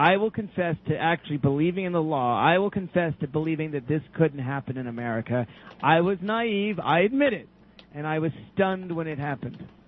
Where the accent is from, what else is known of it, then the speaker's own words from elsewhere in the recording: Nashville, Tennessee, United States; I grew up in Nashville, Tennessee.